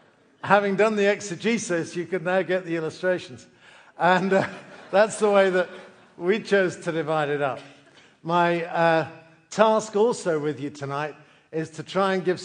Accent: United Kingdom; But it's my language. And as a Brit, I want to make that point very clear.

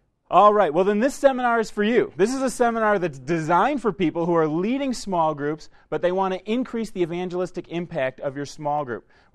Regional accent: Chicago, Illinois, United States; I'm here visiting from the Chicago area where I grew up for most of my life.

